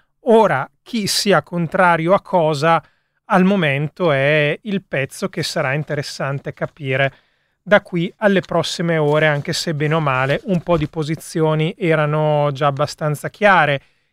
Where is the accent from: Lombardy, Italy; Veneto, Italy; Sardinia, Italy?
Lombardy, Italy; quella che dalle mie parti nel bresciano si chiama l'economia del trucciolo